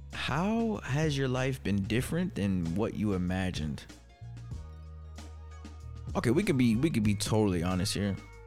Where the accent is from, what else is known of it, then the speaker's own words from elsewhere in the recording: Hollywood, Florida, United States; born there; It's kind of, I was born in Hollywood, Florida.